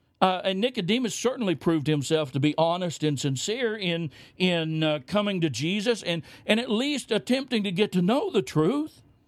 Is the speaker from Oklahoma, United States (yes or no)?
yes; Oklahoma, United States; born there; now in Texas, United States; but I wasn't born here. I was born in Oklahoma.